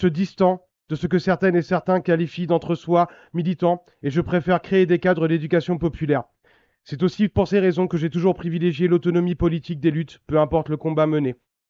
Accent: Orléans, Centre-Val de Loire, France; Issu de la classe moyenne, j'ai grandi à Orléans, dans un quartier populaire cosmopolite

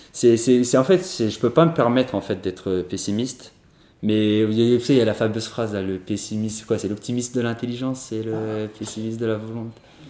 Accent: Paris, Île-de-France, France; born there; Je suis né en France, je suis né à Paris, donc t'es français, religion, si on te demande, t'es rien, ne dis rien. Ouais. Parce qu'en plus d'être kurde, je suis aussi à Lévis.

